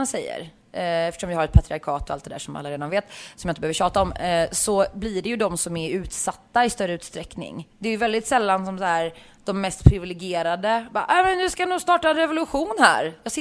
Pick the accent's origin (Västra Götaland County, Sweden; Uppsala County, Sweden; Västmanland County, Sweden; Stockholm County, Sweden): Västra Götaland County, Sweden; Uddevalla; och jag är från Uddevalla liksom, jag åker tillbaka dit ganska ofta, det har inte förändrats.